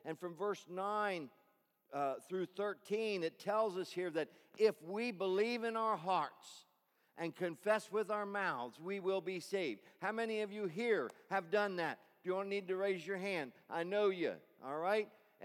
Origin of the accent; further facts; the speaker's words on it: Lebanon, Pennsylvania, United States; I'm from Lebanon.